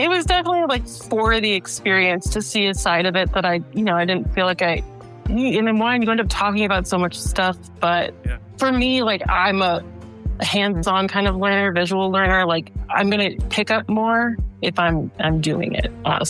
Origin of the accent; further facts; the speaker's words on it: Houston, Texas, United States; also born or lived in Boston; I was born in Boston, but I would say like raised mostly like middle school through high school in Houston, Texas. That's where I learned to drive at 15.